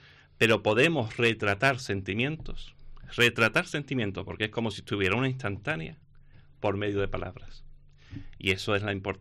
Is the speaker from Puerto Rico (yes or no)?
no; Andalusia, Spain; somos los andaluces